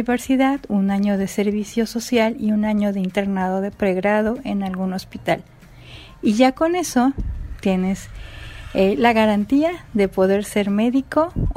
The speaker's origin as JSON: {"language": "Spanish", "region": "Morelos", "country": "Mexico", "said": "soy del estado de Morelos, en el centro de la República Mexicana."}